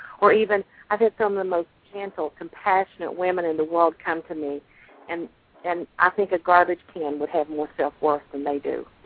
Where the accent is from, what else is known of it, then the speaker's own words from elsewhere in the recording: Southern United States, United States; My self-esteem was average, you know, for any American girl growing up in the South.